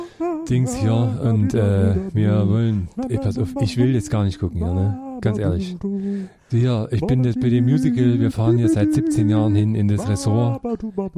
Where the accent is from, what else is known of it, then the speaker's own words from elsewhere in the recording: Berlin, Germany; Ich komme aus Schöneberg. Ich bin echter Berliner. Ich bin hier geboren.